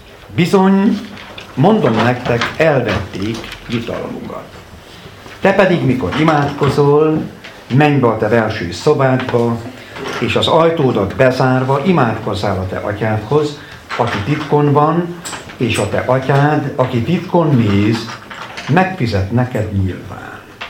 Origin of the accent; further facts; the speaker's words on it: Nagyszalánta, Baranya, Hungary; hát én Nagy Szalantáról jöttem, ott élek